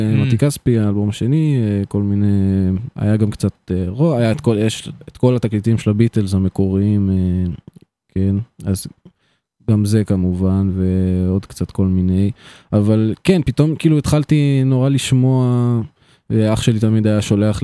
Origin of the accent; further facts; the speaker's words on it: Tzur Yitzhak, Central District, Israel; also born or lived in Olesh; אבא שלי גר באולש, ואמא שלי בצור יצחק. את שנותיי המוקדמות, כאילו, גדלתי בצור יצחק בעצם, אבל אני כבר גר מספיק שנים בשתי המקומות.